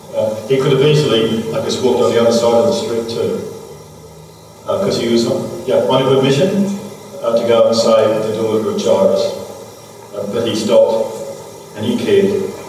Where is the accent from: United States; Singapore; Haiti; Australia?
Australia; Yeah, I come from Australia.